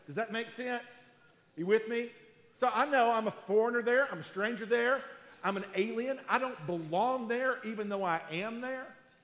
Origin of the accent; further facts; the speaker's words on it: Manchester, Southern United States, United States; I don't stop being a Southerner. Like, I still hold doors for ladies when I'm in these other places. And I'll still let people go in front of me, and I'll say, excuse me. Or, I'm like, I'm still the same guy on the streets of a major city as I am on the streets of Manchester.